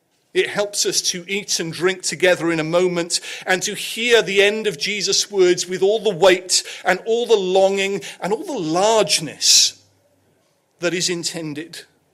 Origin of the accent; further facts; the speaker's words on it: United Kingdom; being very British, I tried to avoid their eye and did my best.